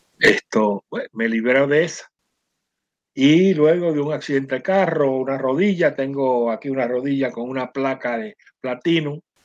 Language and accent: Spanish; Carolina, Puerto Rico; como dicen en mi pueblo de Carolina.